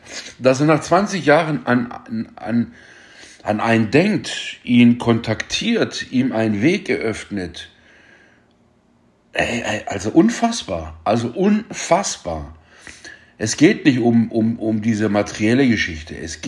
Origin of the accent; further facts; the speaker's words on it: Kirchheim unter Teck, Baden-Württemberg, Germany; also ich bin ja hier geboren in Deutschland, um genau zu sagen, in Kirchheim-Teck, dass es auch mein Land ist. Ja, also ich bin hier geboren, ich kenne das ja nicht anders. Ich bin nicht in der Türkei geboren, ich bin kein Einwanderer, ich bin hier geboren.